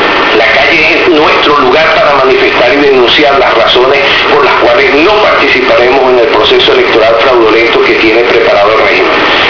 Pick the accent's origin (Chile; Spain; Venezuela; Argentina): Venezuela; Yo estoy aquí, en Venezuela, en mi país, en mi patria, porque es donde debo estar